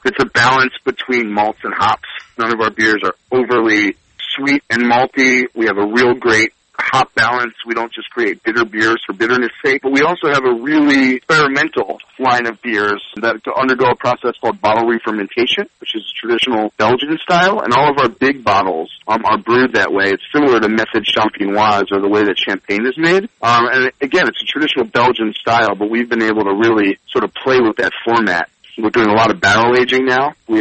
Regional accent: Philadelphia, Pennsylvania, United States; I grew up in Philadelphia, and I got to say, I never spent much time in Pittsburgh.

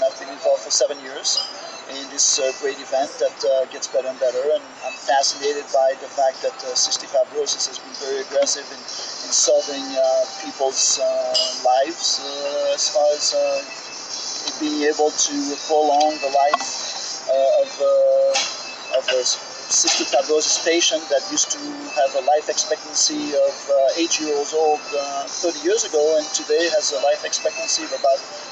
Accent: Belgium; moved away; I came from Belgium and 20 years ago

